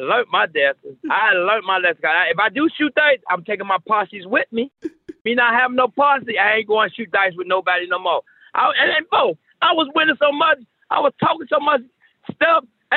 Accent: Alabama, United States; Bo, I come from Alabama. My father was a boxing coach.

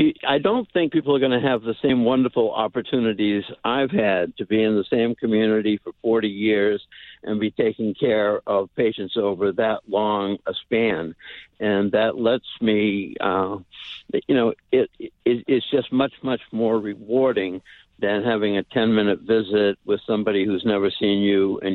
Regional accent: Barnstable, Massachusetts, United States; I grew up mostly on Cape Cod in Barnstable Village.

